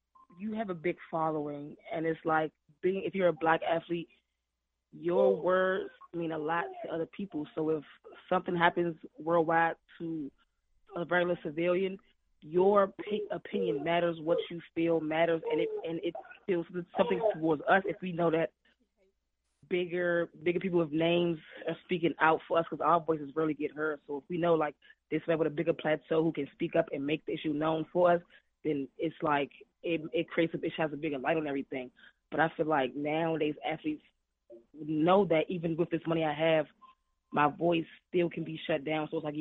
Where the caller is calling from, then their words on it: Maryland, United States; I'm calling from Maryland.